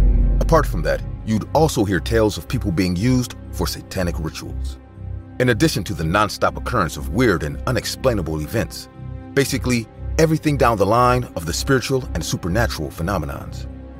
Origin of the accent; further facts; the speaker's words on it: Benin City, Edo, Nigeria; I am African. I lived in Africa, Nigeria, for most of my life, and I was born in Benin City.